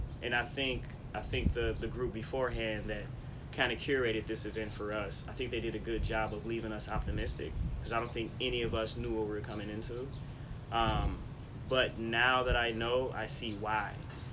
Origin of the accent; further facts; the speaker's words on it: Chicago, Illinois, United States; now in San Francisco, United States; from Chicago, Illinois. So born in the United States, but right now I reside in San Francisco, California.